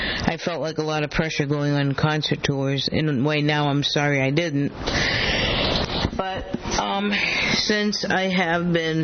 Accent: Dorchester, Massachusetts, United States; I grew up in Dorchester.

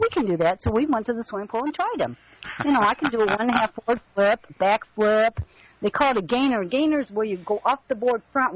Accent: Roswell, New Mexico, United States; born there; I was born in Roswell, New Mexico, back in the 59

